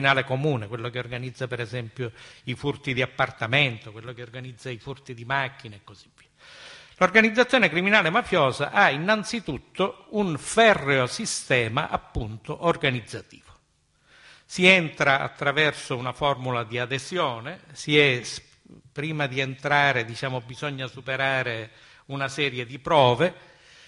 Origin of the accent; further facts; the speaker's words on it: Sicily, Italy; siamo siciliani, viviamo in Sicilia, lottiamo in Sicilia.